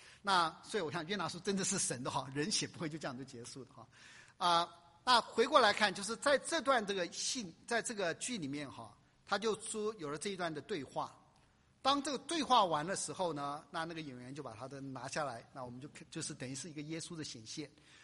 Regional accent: Hunan, China; 哎，我是湖南人哈

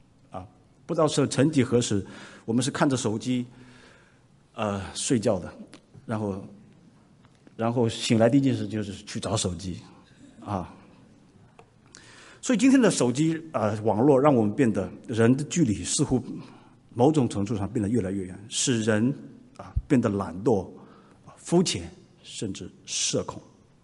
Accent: Wenzhou, Zhejiang, China; 我是温州人，我们在温州人的那个吃东西真的是让我非常的厌烦啊

